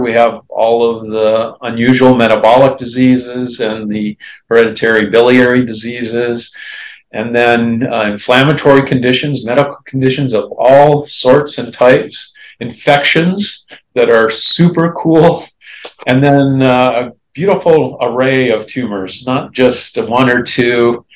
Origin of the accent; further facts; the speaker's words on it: California, United States; also born or lived in Hawaii / Iowa; So I was born in California, grew up there, lived a short time in Hawaii, actually. Then came back to California.